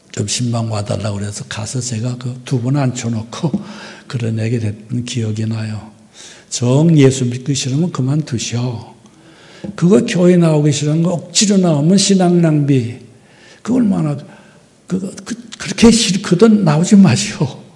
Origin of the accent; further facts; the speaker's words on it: North Korea; 저는 평양에서 이제 그 대동강을 건너면 이제 저희 고향인데